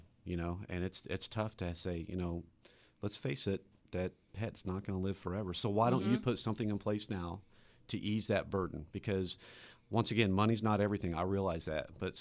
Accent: Illinois, United States; It's part of my upbringing from a very, very small town in Illinois

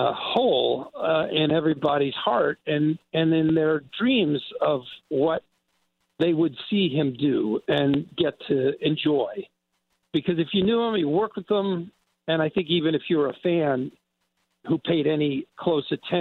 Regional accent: Naperville, Illinois, United States; I grew up in Naperville, and there were these people who lived down by the DuPage River when I was a kid.

